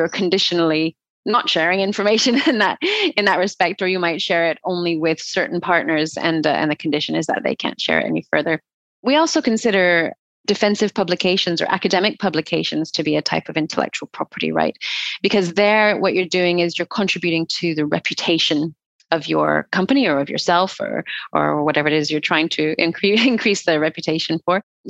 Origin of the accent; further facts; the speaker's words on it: Alberta, Canada; also born or lived in United Kingdom; now in France; I'm Canadian originally, but I didn't know that. Yeah, I am. I'm from Alberta. But then I spent the last 30 years in Europe. So I did all my schooling and studying and everything in the UK. And I've been in the south of France for the last 6 years.